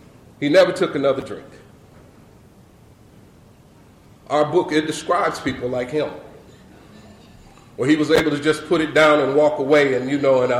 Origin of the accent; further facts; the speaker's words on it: Tennessee, United States; accent: Southern; also born or lived in Michigan; now in California, United States; we grew up in Tennessee, and we had a Southern accent. We went to Michigan, and in Michigan, they have Southern accents. And now we moved to California